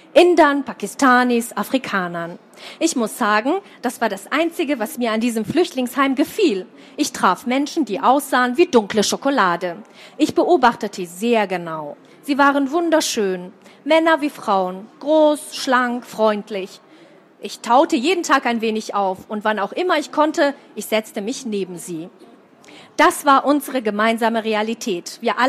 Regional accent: Kosovo; Und ich kam aus dem Kosovo, da musste ich mich oft erklären

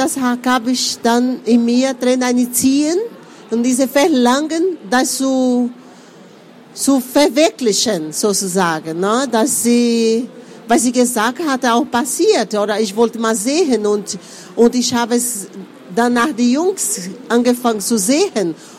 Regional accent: Recife, Pernambuco, Brazil; now in Germany; ich komme aus Recife. Also es ist ein sehr bekannter Ort und dort habe ich auch mein ganzes Leben gelebt. Und bis 1994, wo ich nach Deutschland gekommen bin.

